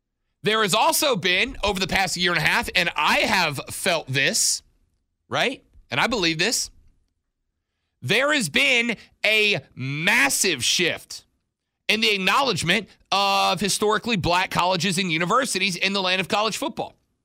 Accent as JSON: {"language": "English", "town": "Pensacola", "region": "Florida", "country": "United States", "tie": "born or raised there", "said": "Emmett's from my hometown or my home area, Pensacola."}